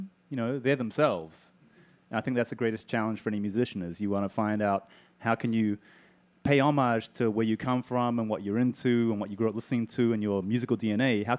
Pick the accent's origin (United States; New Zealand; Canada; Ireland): New Zealand; I was growing up in New Zealand, you know, thousands of miles away. I think growing up there, being, I was the only half Japanese person around